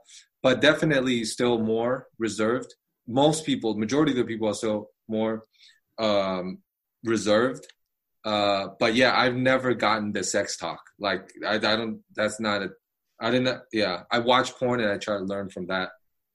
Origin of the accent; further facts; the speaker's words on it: Taiwan; We're definitely a little bit more open-minded and open.